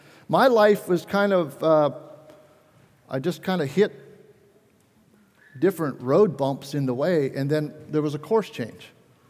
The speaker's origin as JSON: {"language": "English", "town": "Minerva", "region": "Ohio", "country": "United States", "tie": "born or raised there", "also_born_or_lived": "Belize", "said": "I was born in Belize, Central America. My parents were missionaries. I stayed there for about 2 years. I don't remember much about that time, but that was my start. My parents moved back to Minerva, Ohio, and it was a small community."}